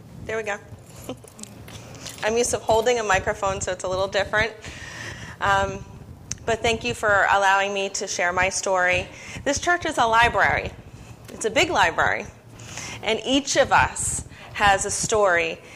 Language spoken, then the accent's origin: English; Mercerville, New Jersey, United States; I grew up here in Mercerville. I went to Mercerville, Grice, Nottingham High School.